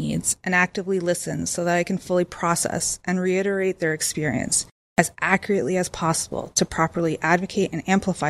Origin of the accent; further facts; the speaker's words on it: Hamilton, Ontario, Canada; I am born and raised Hamiltonian. I grew up on Emerald Street North downtown.